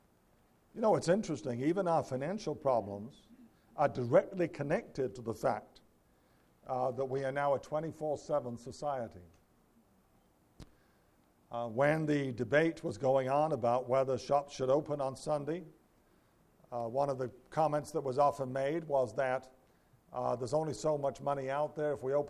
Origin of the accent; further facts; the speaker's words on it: England, United Kingdom; now in United States; When I grew up in England, and I think in America they opened earlier than they did in England